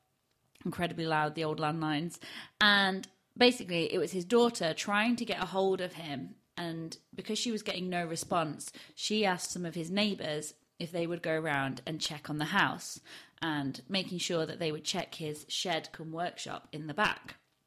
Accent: Barnsley, Yorkshire and the Humber, United Kingdom; accent: Yorkshire; I used to have a really broad Barnsley accent and I can't replicate it anymore

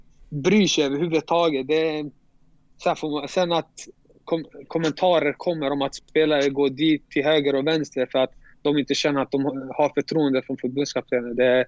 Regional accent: Sweden; Jag är glad för Sverige för att jag har min familj där. Jag är uppvuxen i Sverige.

